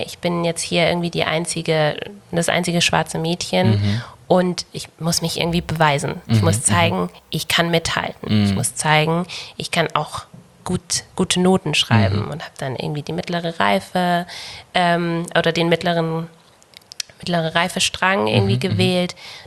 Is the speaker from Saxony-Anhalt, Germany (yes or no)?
no; Bavaria, Germany; Ich bin gebürtig, ich bin in Bayern geboren. So, ne? Also, so und da aufgewachsen